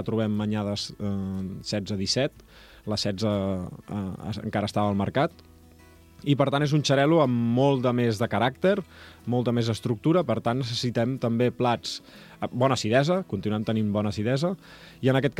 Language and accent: Catalan; Sant Joan de Mediona, Catalonia, Spain; és de Sant Joan de Mediona, d'on sóc jo